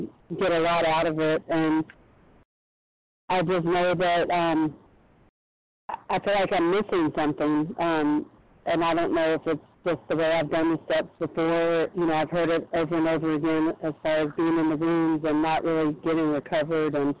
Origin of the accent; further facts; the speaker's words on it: Las Vegas, Nevada, United States; I'm from Las Vegas, Compulsive Overeating.